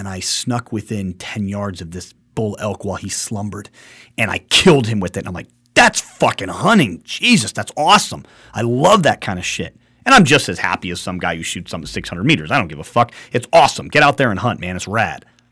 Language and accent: English; Jackson, United States; born there; I was born in Jackson. I didn't spend the majority of my life there.